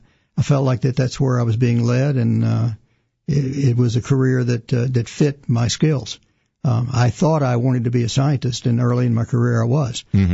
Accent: Mississippi, United States; I grew up in Mississippi, in Mississippi College, got a master's degree from University of Tennessee

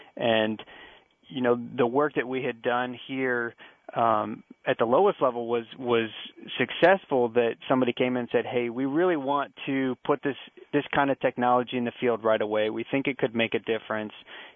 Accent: Wooster, Ohio, United States; So I grew up in Ohio, went to high school in Worcester, Ohio.

